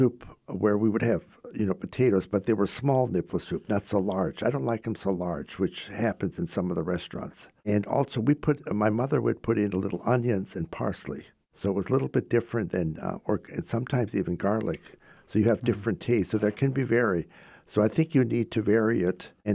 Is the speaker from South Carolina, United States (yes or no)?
no; Strasburg, North Dakota, United States; But growing up in Strasburg, North Dakota, I of course grew in a Catholic community